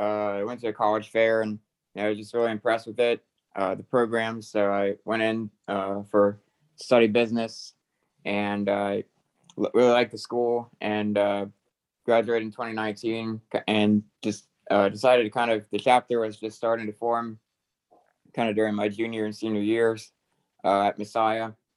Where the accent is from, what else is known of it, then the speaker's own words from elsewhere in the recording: Thurmont, Maryland, United States; I am 25 years old. I grew up in Frederick County, Maryland, in the northern part of Frederick County, a little town called Thurmont.